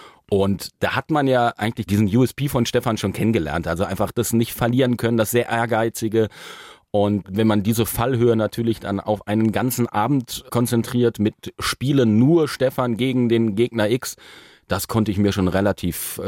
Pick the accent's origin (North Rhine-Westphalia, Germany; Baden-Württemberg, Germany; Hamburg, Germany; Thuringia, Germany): North Rhine-Westphalia, Germany; Und ich kam als Ostwestfale dann dazu, kannte Köln überhaupt nicht